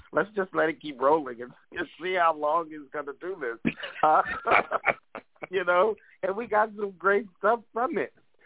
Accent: Chicago, Illinois, United States; My hometown, Chicago, yep.

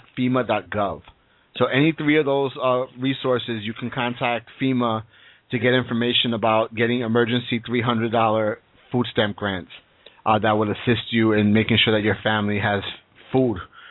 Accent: Brooklyn, New York, United States; from Brooklyn.

